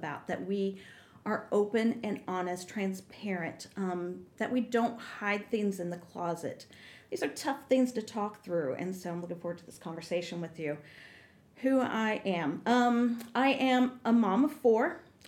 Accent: Iowa, United States; I am. I'm from Iowa. So I've got that Midwestern vibe going on. We moved here in, 2007, 2008, been a member at this church all that time.

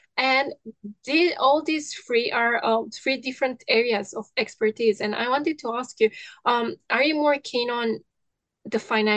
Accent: Romania; English is a second language; now in United Kingdom; I think it's really interesting because I moved from Romania to the UK, and for me it was quite a big change.

